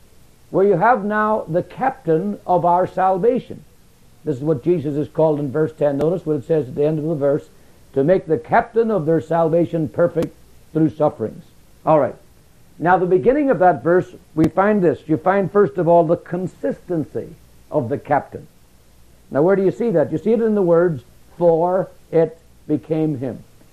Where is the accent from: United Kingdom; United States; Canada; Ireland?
Ireland; which suited my green complexion because I'm Irish